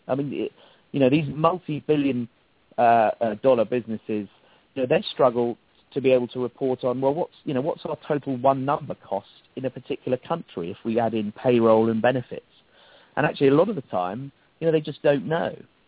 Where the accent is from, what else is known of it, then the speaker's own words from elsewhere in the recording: England, United Kingdom; moved away; coming over from the UK is, you know, we have the National Health Service, which, as an Englishman, one spends one's life knocking and slagging off.